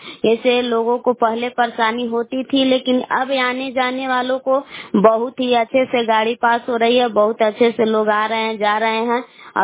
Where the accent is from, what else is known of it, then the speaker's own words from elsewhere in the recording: Bilaw, Bihar, India; मैं बिलाव की निवासी हूँ।